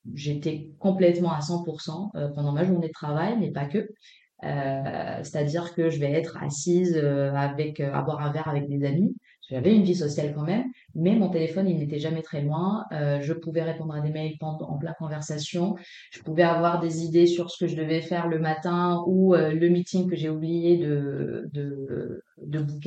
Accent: Casablanca, Casablanca-Settat, Morocco; moved away as an adult; now in France; je suis marocaine et française. J'ai passé les premières 20 années de ma vie à Casablanca et je suis arrivée en France pour mes études. Mmh. Je suis restée depuis.

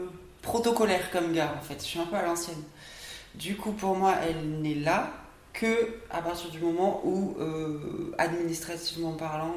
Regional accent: Southwest France, France; now in La Réunion, France; je viens du sud-ouest de la France, toute ma famille est là-bas, j'ai un petit frère. Et ça va faire 10 ans que je suis à La Réunion.

